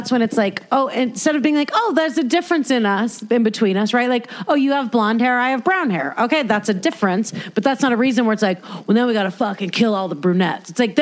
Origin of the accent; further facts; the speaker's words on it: California, United States; born there; Oh, I was born here. So I'm a Californian.